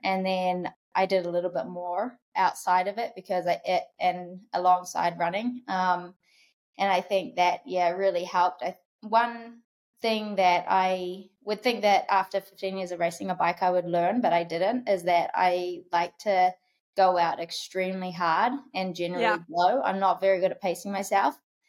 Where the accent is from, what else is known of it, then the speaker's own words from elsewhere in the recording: New Zealand; moved away as an adult; now in United States; moved to America from New Zealand. I'm originally from New Zealand in 2011